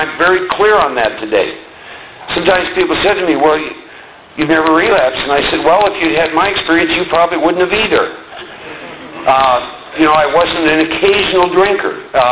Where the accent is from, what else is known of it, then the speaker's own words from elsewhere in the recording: Iowa, United States; born and raised in Iowa. Second oldest of 4 boys.